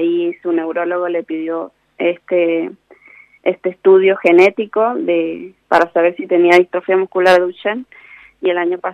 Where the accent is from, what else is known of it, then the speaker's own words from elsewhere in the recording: Tupungato, Mendoza, Argentina; Sí, somos de Tupungato, centro.